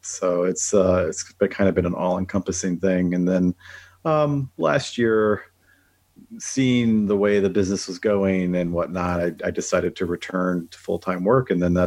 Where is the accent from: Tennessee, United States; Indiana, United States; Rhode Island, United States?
Indiana, United States; in Indiana. about 45 minutes outside of Chicago, close enough to where I usually just tell people I'm from Chicago.